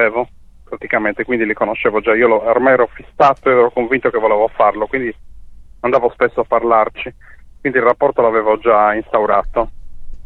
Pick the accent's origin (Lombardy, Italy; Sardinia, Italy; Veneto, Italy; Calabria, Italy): Sardinia, Italy; io vengo dall'Ogliastra, che è una zona molto difficile della Sardegna per quanto riguarda la criminalità. È stata una zona storica dei sequestri di persone.